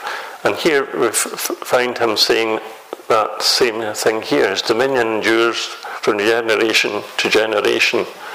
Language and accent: English; Musselburgh, Scotland, United Kingdom; near where I was brought up in Musselburgh.